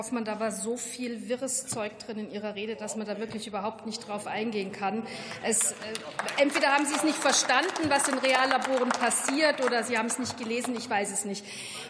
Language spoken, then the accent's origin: German; Regensburg, Bavaria, Germany; in meiner Heimatstadt Regensburg